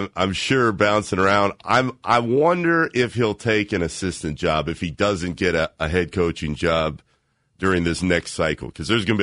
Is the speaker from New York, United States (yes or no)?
no; Chicago, Illinois, United States; I came from Chicago, and I watched Derrick Rose in that first year after the ACL just try to put the pieces back.